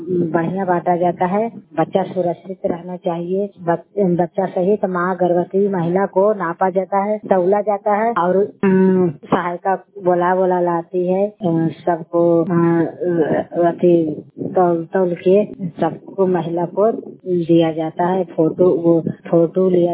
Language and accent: Hindi; Domar, Bihar, India; मेरा गांव डोमर है, मैं सड़क पंचायत से बोल रही हूँ।